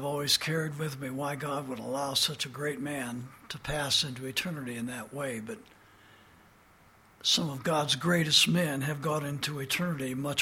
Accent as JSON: {"language": "English", "region": "Indiana", "country": "United States", "tie": "born or raised there", "said": "I just happened to be visiting my hometown in Indiana"}